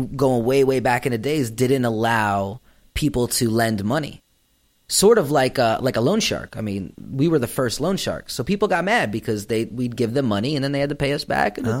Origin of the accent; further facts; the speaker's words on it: Hollywood, Florida, United States; Right below Miami, Hollywood, Florida.